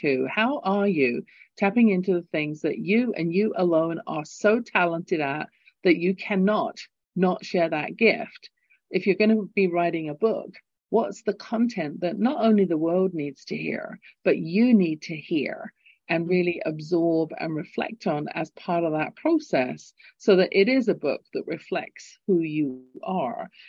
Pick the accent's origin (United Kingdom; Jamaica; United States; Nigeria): United Kingdom; England; accent: English; So you get my lilting English accent sharing that.